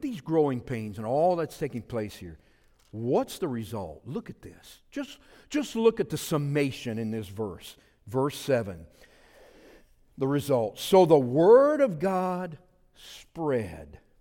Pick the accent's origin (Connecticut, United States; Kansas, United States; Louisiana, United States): Louisiana, United States; I'm a Cajun boy from South Louisiana. I did not graduate from Bible college or seminary.